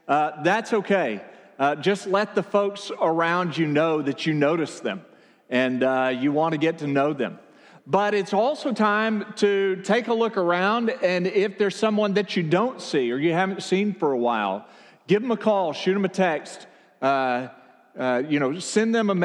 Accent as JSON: {"language": "English", "town": "Amarillo", "region": "Texas", "country": "United States", "tie": "born or raised there", "said": "Well, I grew up in Amarillo, Texas, until I was 8 years old."}